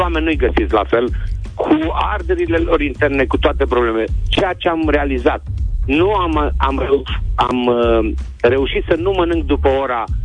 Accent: Brașov, Brașov County, Romania; also born or lived in Timișoara / England; De pământ sunt ardelean, brașovean. Am trăit în Timișoara după 88, când am terminat școala militară. Pentru 20 de ani, am plecat în Anglia pentru 10 ani și m-am întors în România și mi-am luat casă la Puchen de Dâmbovița.

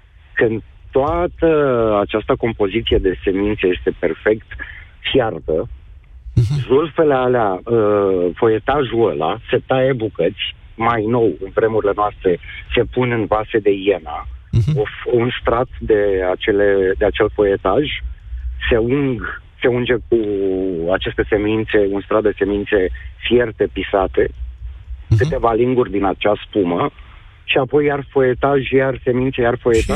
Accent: Moldavia, Romania; eu sunt din Moldova, o combinație de Iași, Roman și Bacău. La noi acasă în familie, de când mă știu, am 52 de ani

